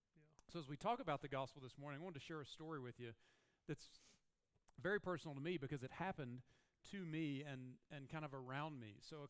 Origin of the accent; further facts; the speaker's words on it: South Carolina, United States; Because I grew up in South Carolina where we were 49th in education